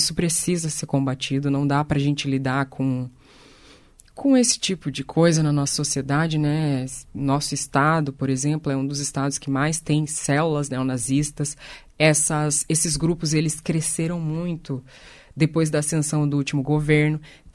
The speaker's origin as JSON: {"language": "Portuguese", "region": "Paraná", "country": "Brazil", "said": "eu brinco que eu venho do Paraná, né? Aí eu chego lá, eu falo que eu sou do Paraná"}